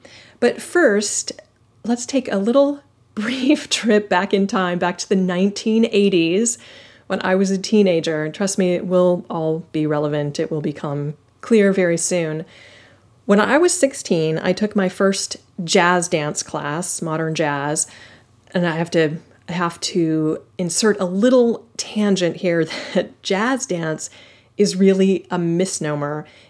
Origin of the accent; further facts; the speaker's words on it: Palo Alto, California, United States; When I was 16, I took my first jazz dance class at a private studio in my hometown of Palo Alto, California